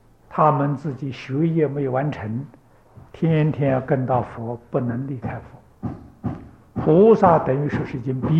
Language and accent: Chinese; China; 僧伽我们中国人简称就称一个僧啊，就称僧啊，这三宝之一。